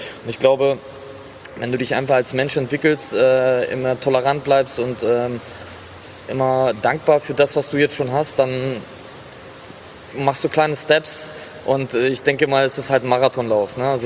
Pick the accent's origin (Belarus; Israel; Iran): Belarus; ich habe einen ausländischen Background. Ich komme aus Weißrussland ursprünglich